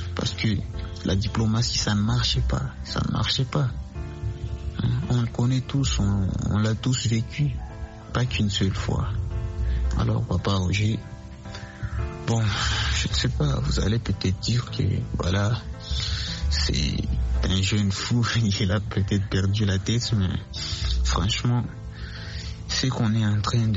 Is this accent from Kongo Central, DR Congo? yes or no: no; Bukavu, South Kivu, DR Congo; je suis congolais de l'Est, dans la province Kishu-Kivu et la ville de Bukavu.